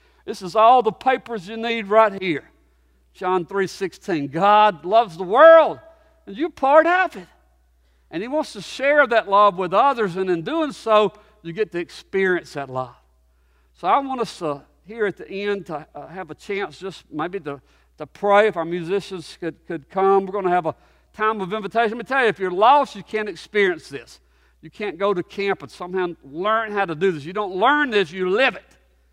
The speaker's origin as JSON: {"language": "English", "region": "Alabama", "country": "United States", "said": "I'm from Alabama. We ain't got mountains like that."}